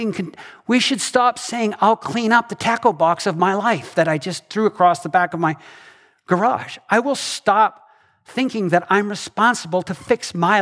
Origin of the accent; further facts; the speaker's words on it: Canada; moved away as an adult; now in United States; I grew up in Canada and spent half my life there with Ruth, and then we moved to the United States to Salem